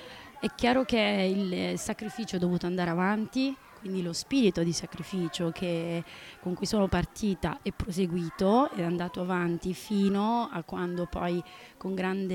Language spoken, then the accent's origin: Italian; Sicily, Italy; io vengo dalla provincia di Agrigento e niente, per noi lavorare in provincia era praticamente impossibile